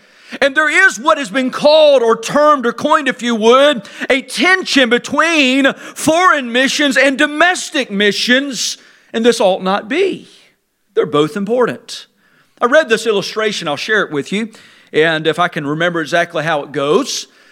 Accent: United States; I even felt guilty when I was over there in Africa for a couple of months because I'm from the American culture, right?

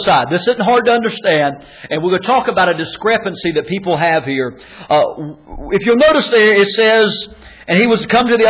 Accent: Tyner, North Carolina, United States; Not really. I'm actually from Tyner.

